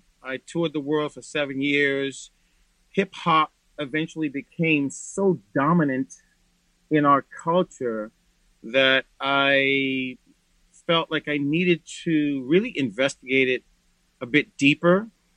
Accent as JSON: {"language": "English", "town": "Boston", "region": "Massachusetts", "country": "United States", "said": "I'm originally from Boston. I went to a school here called Boston Latin School, which is the first public school in America."}